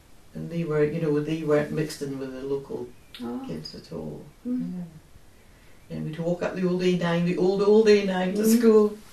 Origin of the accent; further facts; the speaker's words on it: Edinburgh, Scotland, United Kingdom; So I came from Edinburgh area.